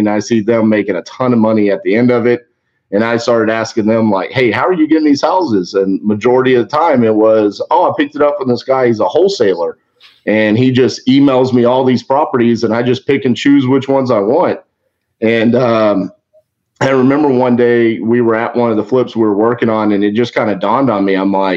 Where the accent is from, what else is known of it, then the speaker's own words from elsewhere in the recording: Fort Worth, Texas, United States; I'm from Fort Worth, Texas. I've lived in Fort Worth, Texas my whole life.